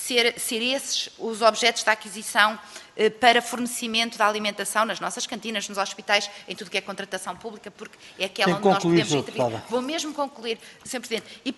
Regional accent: Arcos de Valdevez, Viana do Castelo, Portugal; mas eu sou de Arcos de Valdevez

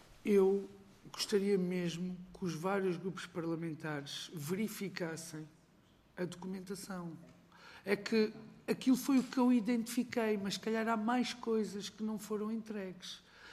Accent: Lisbon, Portugal; sendo que eu sou de Lisboa

